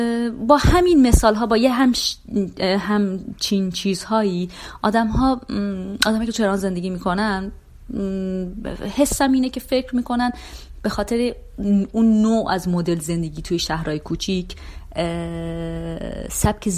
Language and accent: Persian; Iran; now in Tehran, Iran; وقتی اومدم تهران دقیقا داستان من هنوزم لهجه دارم، تا الانم فکر کنم مشخصه که لهجه دارم.